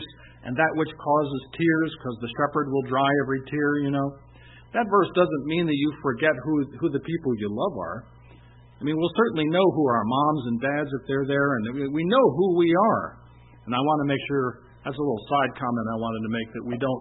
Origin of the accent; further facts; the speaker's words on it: New Jersey, United States; I imagine if I went down there, he'd ask for a toll, because I'm from New Jersey.